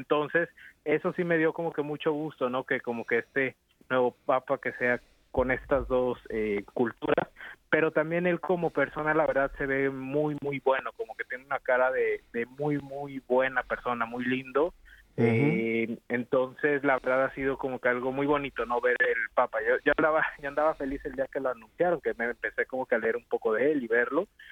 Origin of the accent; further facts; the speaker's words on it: United States; born there; yo nací en Estados Unidos, entonces tengo como que eso de americano, pero pues mis papás son mexicanos, entonces yo soy también latino, tengo como esa doble identidad.